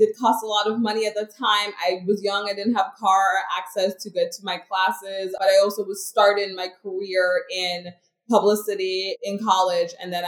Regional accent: New York, United States; All of that sort of experience being living and growing up in New York taught me a lot about sort of the lifestyle that I wanted to live.

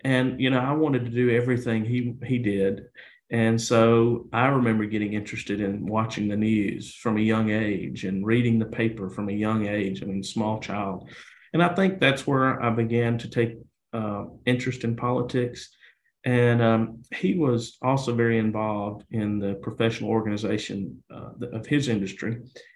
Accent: Georgia, United States; So I grew up in North Georgia in Pickens County, about an hour north of Atlanta, kind of the foothills of the Appalachian Mountains, in a small town, rural community. I still live in Pickens County.

